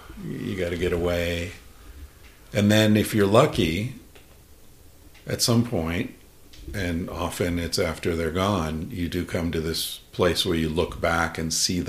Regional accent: Ireland; I just got used to it in Spain, you know. And I'm Irish, so I think there's a proclivity to...

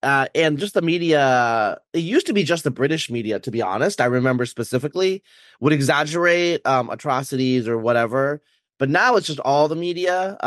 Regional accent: United States; you're American, I'm American.

